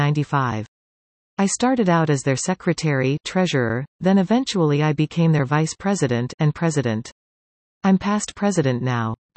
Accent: Norfolk County, Ontario, Canada; now in Collingwood, Canada; I was born in Norfolk County and was raised down there. I went to Delhi District Secondary School.

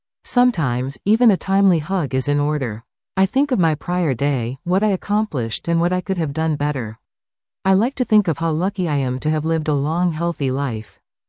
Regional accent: Alberta, Canada; now in Parksville, Canada; Our home is in Parksville, where I've lived for the past 15 years. I'm originally from Alberta

